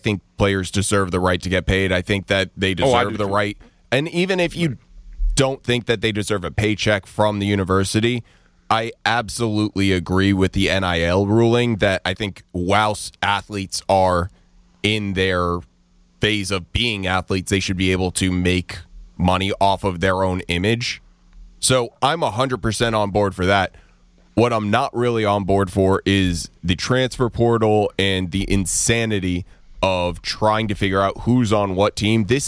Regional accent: Washington, District of Columbia, United States; But growing up in Washington, D.C. and in the D.C. area

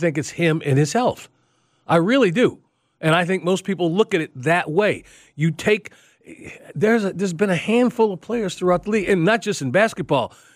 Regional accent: Illinois, United States; I learned growing up in Illinois and around farmers, that was like a thing because they would address their crops differently if they got this.

